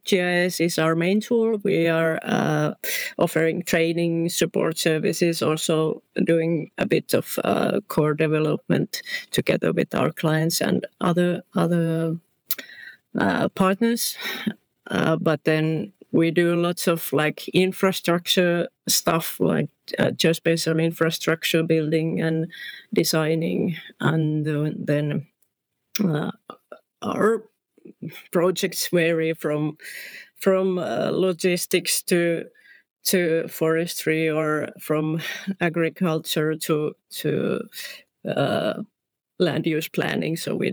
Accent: Finland; from Finland, living in Turku, which is a southwest Finnish town.

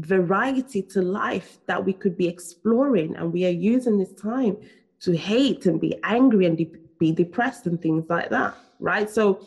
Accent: Nigeria; born there; I mean, I was born in Nigeria, I was born in Africa

